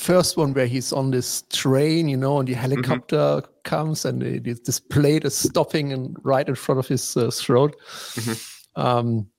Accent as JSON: {"language": "English", "region": "East Germany", "country": "Germany", "tie": "born or raised there", "said": "the most important thing, positive thing I remember from growing up in East Germany"}